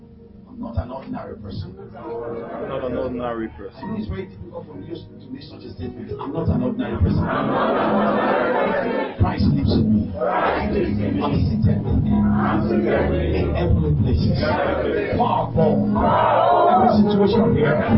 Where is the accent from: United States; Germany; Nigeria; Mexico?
Nigeria; I'm a typical Yoruba man.